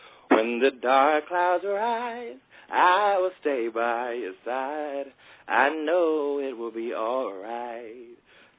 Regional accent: Atlanta, Georgia, United States; now in Queens, United States; I was born in New York. I'm born in Queens. I was raised in Atlanta, and now I live right back in Queens. So I got a little Southern hospitality with the New York hustle, as I like to say.

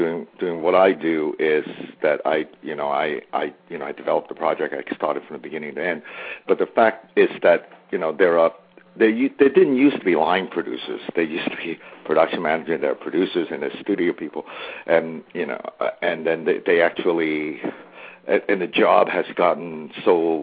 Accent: New York, United States; Since I grew up in New York, I wanted to do a picture on the Chinatown gang

